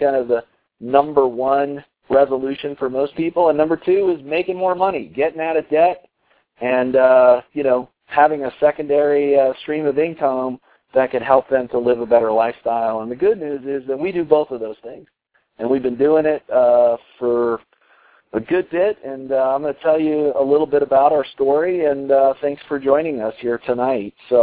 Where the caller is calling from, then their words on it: Colorado, United States; I'm calling in from Colorado.